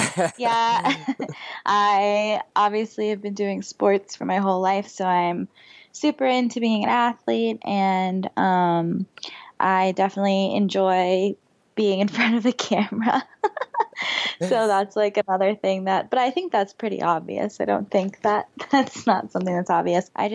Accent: Florida, United States; which I didn't get to do because I grew up in Florida.

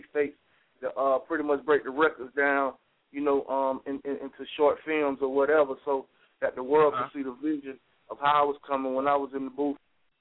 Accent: Panama City, Florida, United States; You feel me? I'm from Florida, Panama City, Florida, to be exact. I represent the whole state as one, though.

